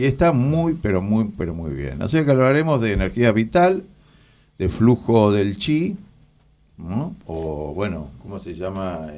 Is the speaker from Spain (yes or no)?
yes; Asturias, Spain; Bueno, yo también soy de Asturias